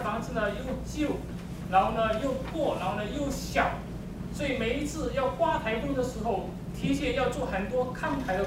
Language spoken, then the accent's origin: Chinese; Wenzhou, Zhejiang, China; now in United States; 我是来自浙江的一个沿海城市，叫做温州。